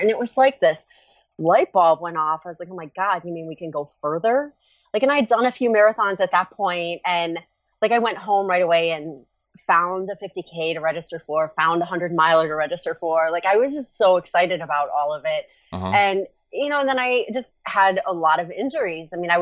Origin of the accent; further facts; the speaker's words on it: Marblehead, Ohio, United States; So I'm from Ohio. I'm from Marblehead, Ohio, a little town out in the peninsula.